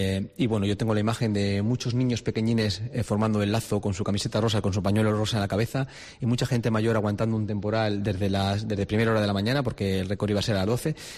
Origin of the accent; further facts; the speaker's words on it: Cantabria, Spain; que somos cántabros y somos fuertes para poder venir